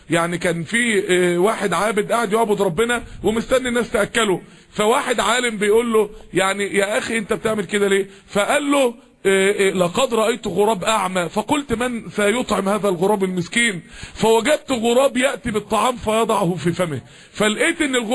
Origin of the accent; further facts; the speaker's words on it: Mansoura, Dakahlia, Egypt; يعني احنا كلنا من المنصورة،